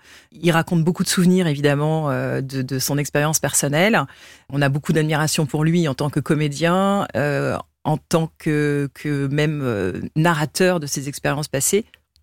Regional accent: Île-de-France, France; puisque moi, j'ai grandi dans l'Essonne.

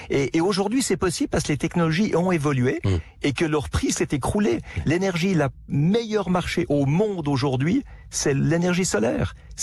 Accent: Switzerland; Mais parce que je suis suisse

